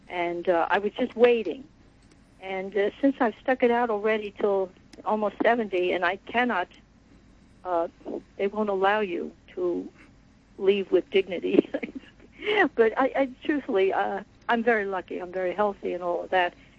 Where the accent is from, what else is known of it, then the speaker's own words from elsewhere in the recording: New York, United States; I'm from Long Island, too, like Noel, and I kind of related to what she said.